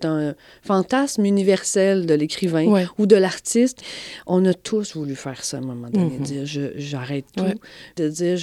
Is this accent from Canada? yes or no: yes; Quebec, Canada; nous autres, les Québécois, on ne calcule pas en kilomètres, on le calcule en temps. Fait que je suis une Mauricienne